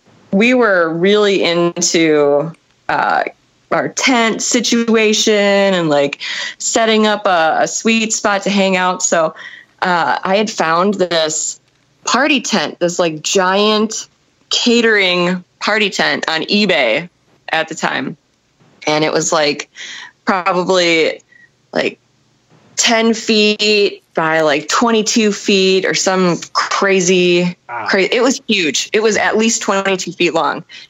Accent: Midwest, United States; And I'm originally from the Midwest, and we would drive to different Midwestern states.

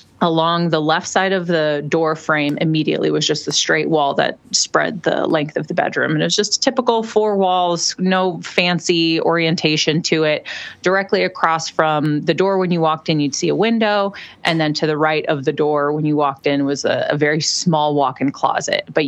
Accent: Las Vegas, Nevada, United States; I grew up in Las Vegas, Nevada

